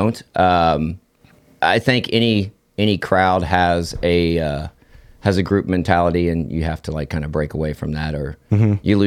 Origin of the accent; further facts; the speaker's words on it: Terre Haute, Indiana, United States; I'm from Terre Haute, Indiana.